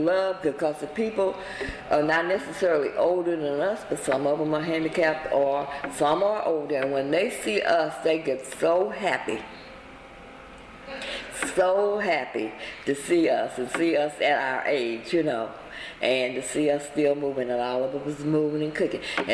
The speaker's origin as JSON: {"language": "English", "region": "Missouri", "country": "United States", "said": "And I didn't even know it was, and I'm from Missouri."}